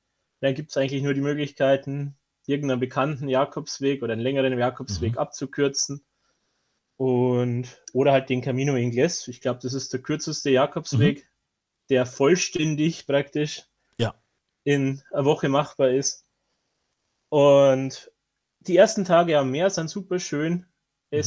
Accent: Bavaria, Germany; Ich komme aus der Nähe von Regensburg im wunderschönen Bayern

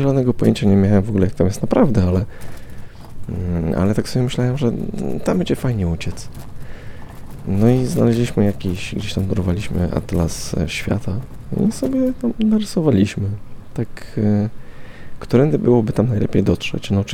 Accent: Warsaw, Masovian Voivodeship, Poland; Wychowywałem się w Warszawie na Jelonkach. No i tam takie blokowiska były, takie jedne z pierwszych.

